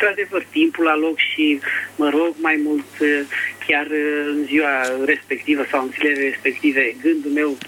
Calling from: Bucharest, Romania; Bună ziua, Nicolae, sunt din București.

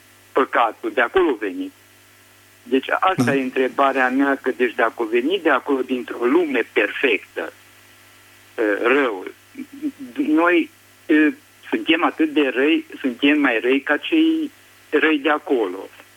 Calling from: Arad, Arad County, Romania; din Arad.

